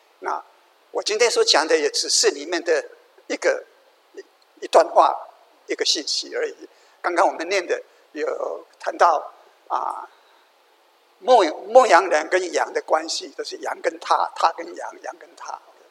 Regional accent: China; 犹太人的祭祀文化属于伊甸园外，我们中国人也有我们的祭祀文化。

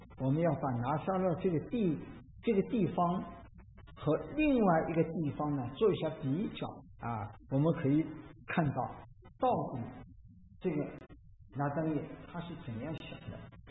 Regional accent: Shanghai, China; 这里有上海人，我也上海人

